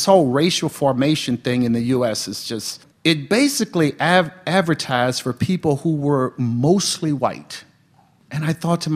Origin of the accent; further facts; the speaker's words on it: Mobile, Alabama, United States; also born or lived in Harlem; I grew up in Mobile, Alabama. I was born in Harlem, but I grew up in Mobile, all-black neighborhood.